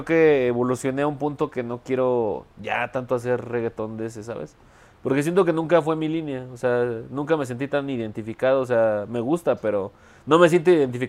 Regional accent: Mexico City, Mexico; Sí, yo soy de aquí de la ciudad.

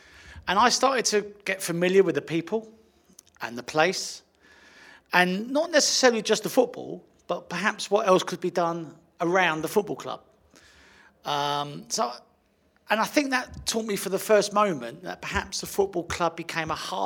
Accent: Bromley, London, United Kingdom; I was born in Bromley. I grew up in Bromley.

